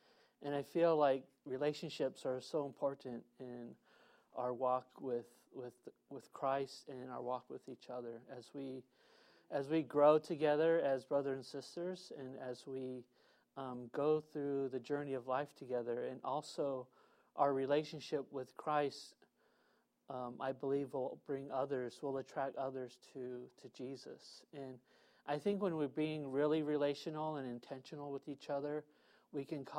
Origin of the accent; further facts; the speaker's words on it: San Diego, California, United States; I grew up in Golden Hills. Unfortunately, they changed the name to South Park.